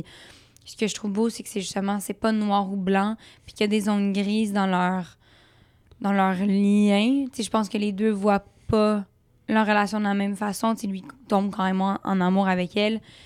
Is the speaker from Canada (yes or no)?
yes; Canada; Moi, je viens évidemment du Canada, donc d'être dans un pays qui est en paix, on n'a jamais connu la guerre.